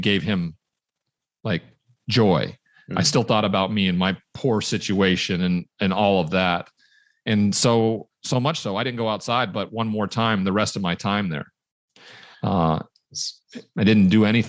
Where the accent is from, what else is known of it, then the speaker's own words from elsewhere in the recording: Montana, United States; Growing up in Montana in locker rooms, I never heard somebody say, I'm really hurting here.